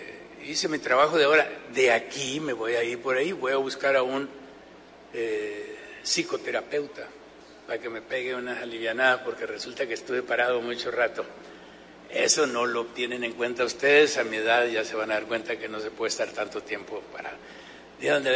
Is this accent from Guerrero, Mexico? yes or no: no; Badiraguato, Sinaloa, Mexico; also born or lived in Mocorito / Guamúchil; Yo soy de Badiraguato, viví en Mocorito, también en Guamúchil. Ahí tengo sepultados a mis padres